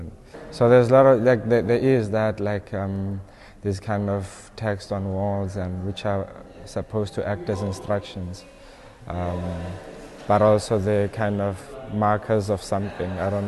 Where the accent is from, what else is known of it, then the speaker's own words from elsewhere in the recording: Cape Town, Western Cape, South Africa; now in Johannesburg, South Africa; I live in Johannesburg, but I'm from Cape Town originally in South Africa.